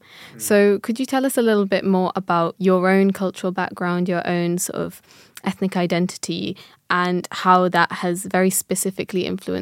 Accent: Stoke-on-Trent, West Midlands, United Kingdom; I'm asking because I grew up in Stoke-on-Trent and there aren't many Indian people there at all. So for me, like, my Tamil identity was very much somethi

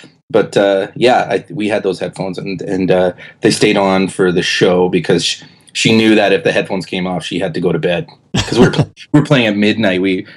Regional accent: Calgary, Alberta, Canada; also born or lived in Edmonton; I grew up in Calgary, but I was born in Edmonton. So, yeah, I just grew up an Oilers fan in Calgary during the 80s

